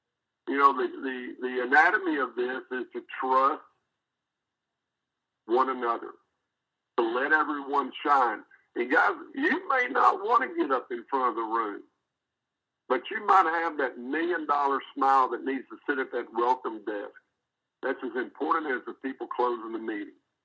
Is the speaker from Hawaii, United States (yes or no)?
no; Tyler, Texas, United States; It doesn't matter that you're from Chicago and I'm from Tyler and I may not know you.